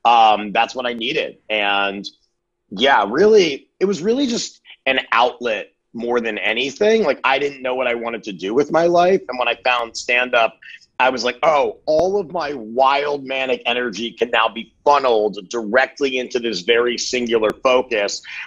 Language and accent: English; Baltimore, Maryland, United States; I grew up in Baltimore, you know, had older sister, younger brother, my parents divorced when I was early.